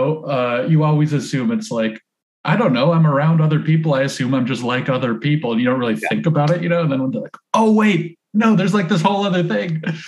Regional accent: North Dakota, United States; I grew up in North Dakota. It's not Texas, but there's that guy lives in Fargo as much as he lives in Texas, you know?

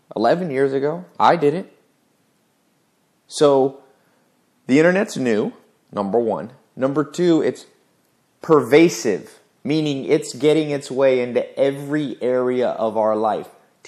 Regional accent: the South, United States; I've experienced racism. I grew up in the South

